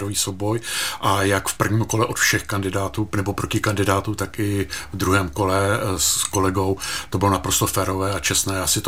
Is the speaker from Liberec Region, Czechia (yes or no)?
no; Chotěboř, Vysočina Region, Czechia; já vlastně jsem celý život strávil na okrese Havlíčkobrod, narodil jsem se v Chotěboři, tam jsem 25 let žil, potom jsem se přestěhoval do Havlíčkobrodu a odtam tak vlastně, tam jsem dělal víc než 12 let starostu a to Havlíčkobrodsko znám dokonale.